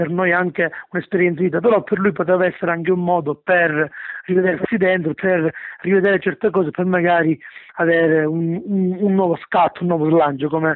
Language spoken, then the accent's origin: Italian; Enna, Sicily, Italy; io sono di Enna, che è una piccola cittadina al centro della Sicilia. Uno può immaginare, bello Sicilia, il sole, il mare, no, in realtà io vivo in una montagna, sembrano le Alpi, per cui c'è nebbia, neve